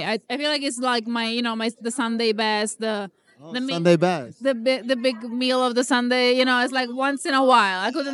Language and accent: English; Italy